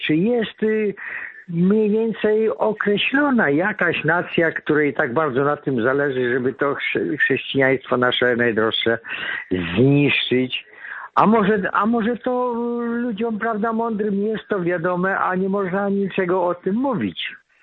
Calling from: Subcarpathian Voivodeship, Poland; ja z Bieszczad dzwonię.

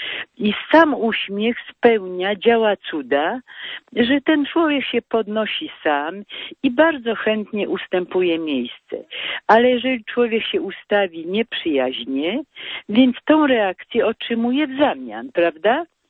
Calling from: Katowice, Silesian Voivodeship, Poland; Tak, ja ze Śląska dzwonię.

